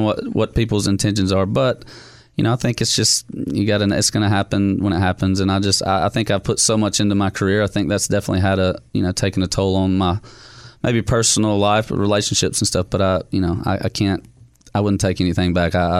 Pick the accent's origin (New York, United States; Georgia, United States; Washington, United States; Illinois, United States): Georgia, United States; George is the king, and I'm from Georgia